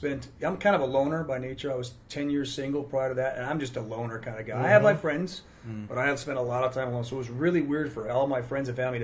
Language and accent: English; Ohio, United States; This is back because I'm from Ohio. Cardinal's the state bird